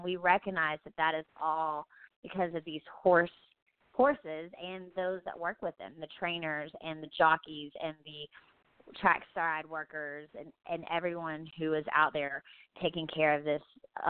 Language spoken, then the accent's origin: English; Kentucky, United States; and then I said, oh, I'm from Kentucky, and they said, oh, well, that makes sense.